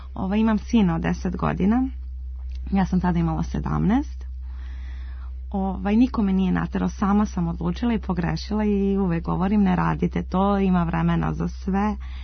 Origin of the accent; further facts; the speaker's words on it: Belgrade, Serbia; odrasla sam ovde na Dorćolu i u Zemunu, išla u školu